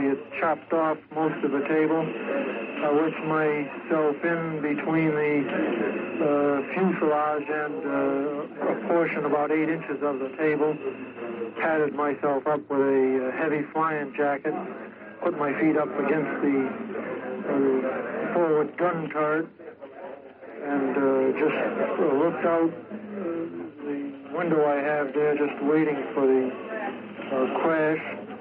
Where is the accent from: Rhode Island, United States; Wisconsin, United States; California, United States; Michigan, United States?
Rhode Island, United States; East Providence; Providence, Rhode Island. East Providence, that is.